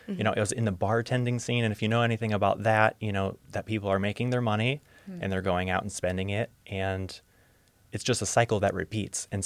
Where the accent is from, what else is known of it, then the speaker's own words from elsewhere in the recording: Holland, Ohio, United States; So I am a Toledo native. I was born and raised in Holland, Ohio, and I went to Springfield High School.